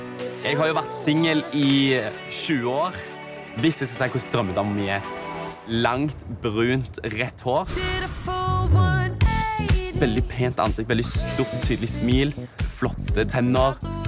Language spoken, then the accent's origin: Norwegian; Sandnes, Rogaland, Norway; now in Bergen, Norway; Jeg er 20 år gammel. Jeg kommer fra Sandnes, men jeg studerer og bor i Bergen nå i dag.